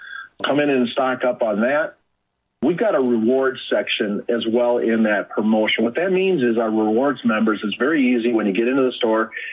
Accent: Wisconsin, United States; I'm from Wisconsin. I understand what our neighbors want and need.

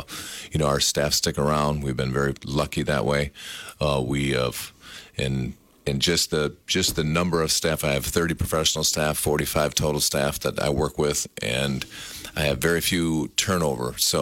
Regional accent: Highland, United States; I'm born and raised in Highland, so, and I'm 50 years old now.

